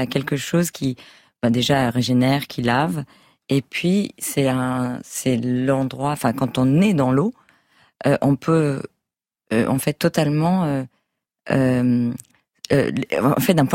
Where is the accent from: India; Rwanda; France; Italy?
France; also born or lived in United States; c'est comme ça que j'ai grandi en France. Et les années où j'ai vécu aux États-Unis, j'étais plutôt adulte déjà et c'était par choix, mais j'ai toujours préféré comme un aimant de revenir à Paris et revenir en France.